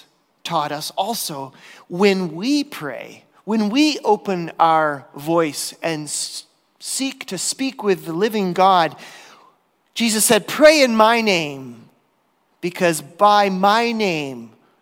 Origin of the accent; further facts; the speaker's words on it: Michigan, United States; As some of you may know, I grew up in Michigan, and it had been my lifelong dream to that point to someday go to Alaska.